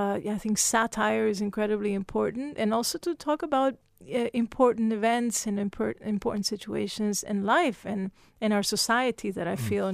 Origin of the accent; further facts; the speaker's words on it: Venezuela; I'm from Venezuela.